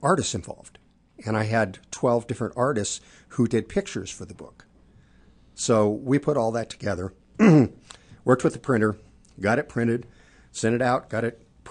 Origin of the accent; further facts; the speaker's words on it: Denver, Colorado, United States; because I grew up in Denver, Colorado